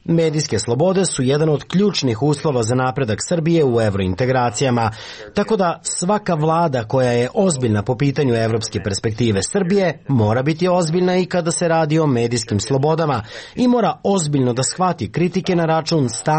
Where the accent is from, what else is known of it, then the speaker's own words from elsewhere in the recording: Slovakia; Serbian is a second language; dolazim iz Slovačke, iz zemlje u kojoj se prošle godine dogodilo ubistvo istraživačkog novinara